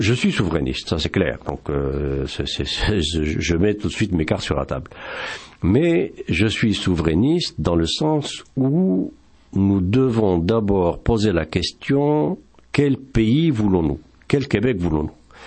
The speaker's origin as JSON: {"language": "French", "country": "Algeria", "said": "Je suis en tant qu'Algérien, j'ai contribué même très très très très jeune à la lutte de libération"}